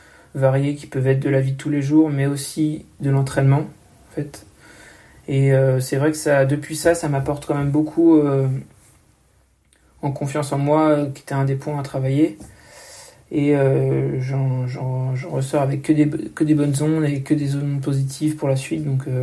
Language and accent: French; Nantes, Pays de la Loire, France; pas loin de ma ville d'origine, Nantes. Donc, moi, je suis du Grand Ouest.